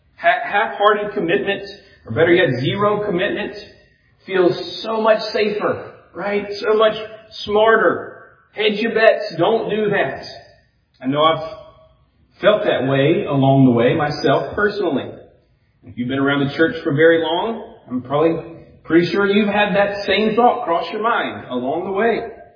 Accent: Louisiana, United States; I grew up near New Orleans, so I remember these seasons.

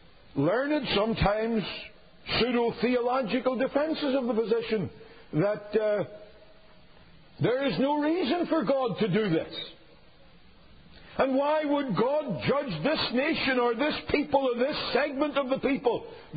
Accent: Northern Ireland, United Kingdom; my home country in Northern Ireland

